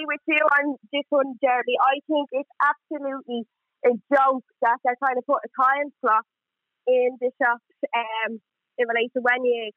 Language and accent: English; Ireland; we should be celebrating being Irish